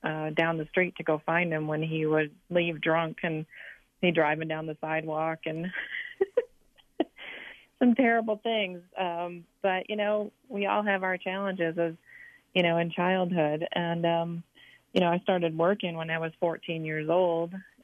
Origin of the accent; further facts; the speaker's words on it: Detroit, Michigan, United States; born there; I was born in the Detroit, Michigan area, and my dad was an alcoholic, factory worker, seventh grade education.